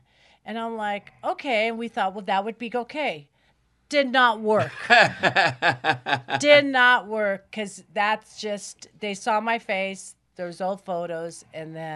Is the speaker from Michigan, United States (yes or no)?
no; Los Angeles, California, United States; Silver Lake.